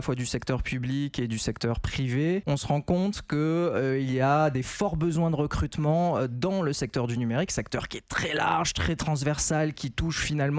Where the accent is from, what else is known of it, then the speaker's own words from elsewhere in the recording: French Polynesia; pousser nos jeunes Polynésiens à s'intéresser au domaine, à se former au domaine et à travailler chez nous en Polynésie